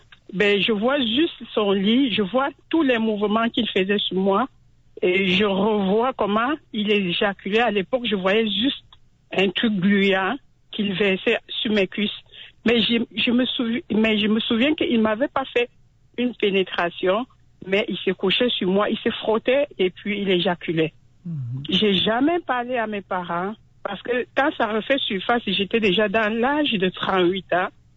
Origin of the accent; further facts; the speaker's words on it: Cameroon; now in Canada; parce que je viens du Cameroun, mais c'est un sujet vraiment tabou là-bas. Donc, c'est quand je suis au Canada